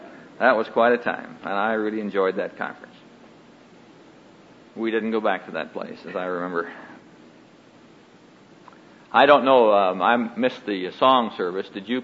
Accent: Neola, Iowa, United States; I was born in Persia, Iowa, and raised down here in Neola.

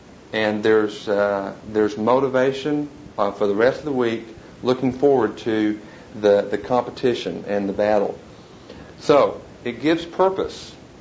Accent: Oklahoma, United States; They don't have the kind of background that you and I grew up with here in Fargo and me in Oklahoma.

